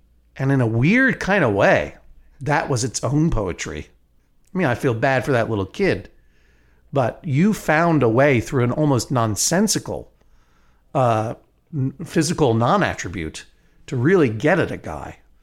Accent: New England, United States; I feel a kinship with Philadelphia, as I mentioned, because I come from New England, where getting angry at someone is often the highest form of affection for another person.

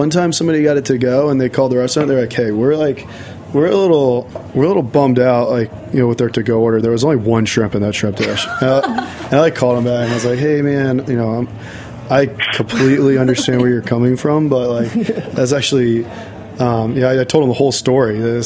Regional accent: Virginia, United States; And that's getting that ham from Virginia is fun because I'm from Virginia.

